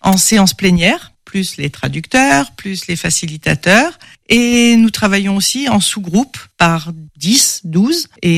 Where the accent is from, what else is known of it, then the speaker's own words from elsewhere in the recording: Provence-Alpes-Côte d'Azur, France; now in Meigné-le-Vicomte, France; j'ai presque 62 ans. Je suis provençale d'origine et j'habite le Maine-et-Loire depuis 17 ans, à Meignet-le-Vicomte particulièrement.